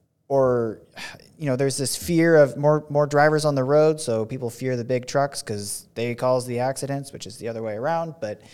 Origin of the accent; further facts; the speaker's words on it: Oregon, United States; so I'm from Oregon and came from, you know, the West Coast before moving out here